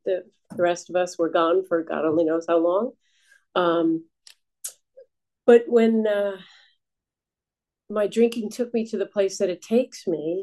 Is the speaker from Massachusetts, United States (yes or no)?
no; New York, United States; there's five of us in my family. We grew up in New York.